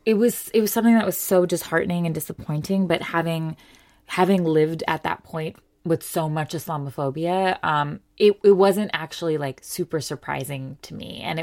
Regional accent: United States; And growing up in America as a South Asian, a young South Asian person, there was just no mention ever of partition in any of our textbooks.

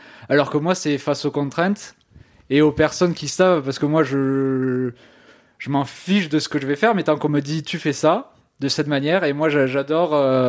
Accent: Occitanie, France; Oui, je viens d'Ariège, j'ai 21 ans, je vais avoir 22 bientôt

